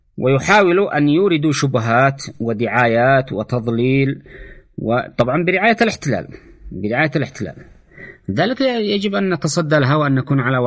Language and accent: Arabic; Yemen; أما نحن كشعب يمني نحن متوحدين ضد العدوان